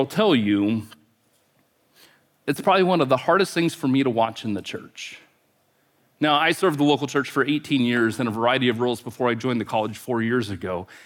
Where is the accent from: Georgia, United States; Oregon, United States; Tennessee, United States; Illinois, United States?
Oregon, United States; Gresham; So I'm from Gresham, Oregon, so just on the east side of Portland.